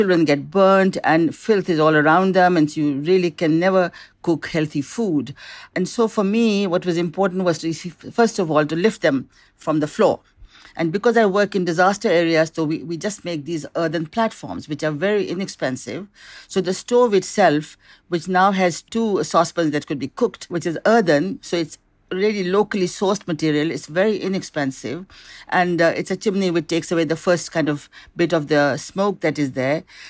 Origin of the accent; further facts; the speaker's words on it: Pakistan; Yes, I'm from Pakistan